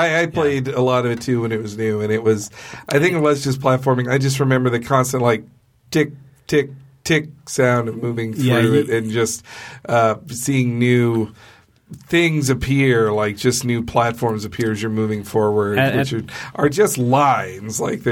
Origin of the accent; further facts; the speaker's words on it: Atlanta, Georgia, United States; also born or lived in Arkansas; I was like 7. It was 89. I'm 7. We're moving from Arkansas to Atlanta.